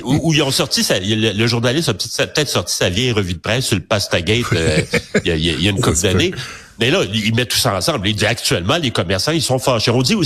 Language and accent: French; Quebec, Canada; on parle de l'histoire un peu du hockey chez nous au Québec.